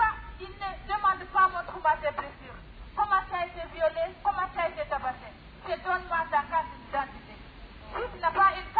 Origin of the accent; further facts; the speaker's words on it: Guinea; je suis de Guinée-Conakry, je fais partie des collectifs de femmes